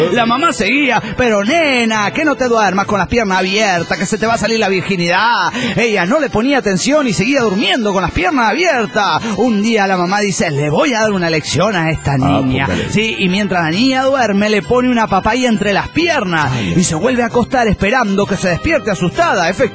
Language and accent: Spanish; Barcelona, Catalonia, Spain; Soy el culé de Barcelona, España.